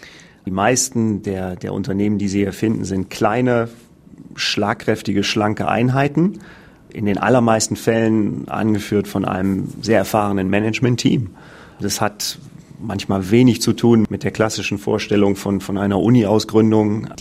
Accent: Germany; moved away as an adult; now in Switzerland; Ich bin Deutscher, ich bin 20 Jahre bereits in der Schweiz.

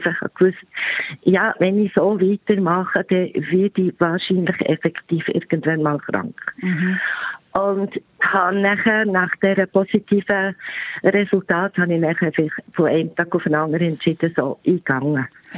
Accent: Switzerland; wie man das als Schweizer so macht

